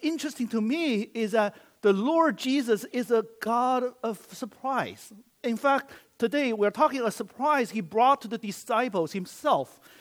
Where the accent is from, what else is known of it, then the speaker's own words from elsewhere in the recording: China; English is a second language; now in United States; I grew up in China.